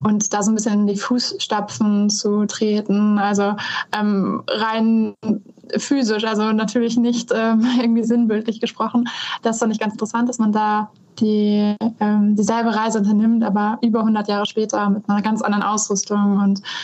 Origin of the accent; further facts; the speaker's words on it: North Sea coast, Germany; ich bin an der Nordsee aufgewachsen